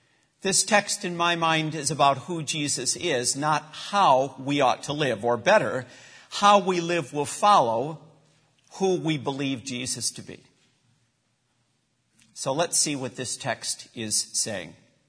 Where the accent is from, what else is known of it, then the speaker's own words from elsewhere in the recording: United States; In my mind, it raises a question about how we as American middle-class people approach the issue of radical discipleship.